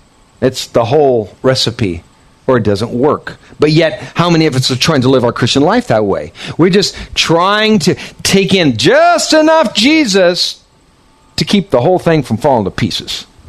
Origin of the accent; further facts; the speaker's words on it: United States; But I'm not a Filipino. I'm an American.